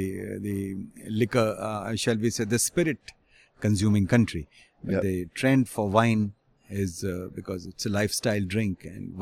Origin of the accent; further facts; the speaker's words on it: New Delhi, Delhi, India; I'm from New Delhi.